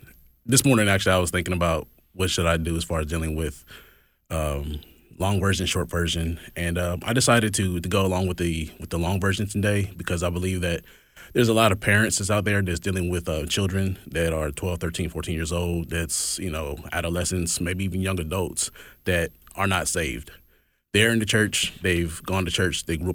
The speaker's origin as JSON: {"language": "English", "region": "California", "country": "United States", "moved": "yes", "said": "I'm actually from California. I've been in Mississippi for about 14 years now, and it's been one of the greatest decisions that I've ever made."}